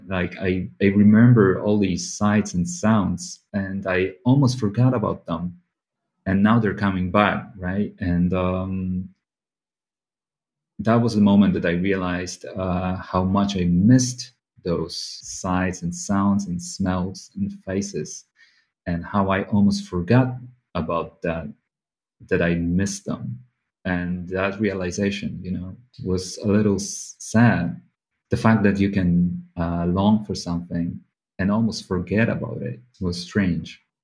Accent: Warsaw, Masovian Voivodeship, Poland; also born or lived in Tokyo, Japan; So I was born in Warsaw, and we spent the first couple of years of my life here in Warsaw. And then we moved to Tokyo for around 3 years. And then we came back to Warsaw with our family. And we pretty much stayed here.

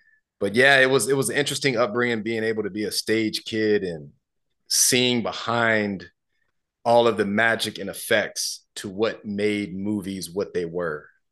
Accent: Los Angeles, California, United States; It was an interesting dynamic growing up in Los Angeles. I ended up in the foster system.

